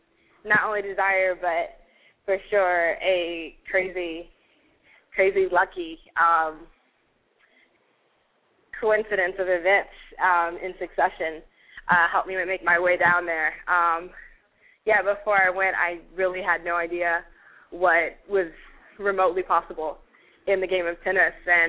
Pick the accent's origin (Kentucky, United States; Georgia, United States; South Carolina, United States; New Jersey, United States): Georgia, United States; Atlanta; I am originally from Atlanta, Georgia. Grew up there, first picked up a racket there at the age of 7 years old.